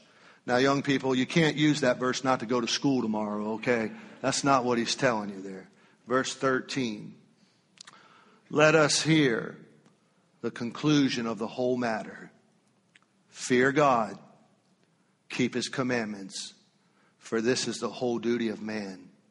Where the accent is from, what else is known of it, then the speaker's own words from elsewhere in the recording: United States; I feel, especially as an American, we have rights and we have freedoms and we have privileges